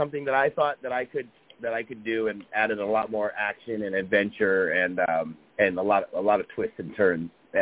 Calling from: Honolulu, Hawaii, United States; I'm calling from Honolulu, Hawaii.

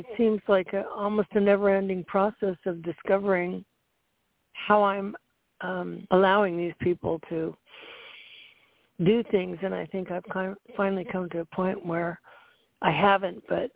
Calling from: Florida, United States; I'm calling in from Central Florida.

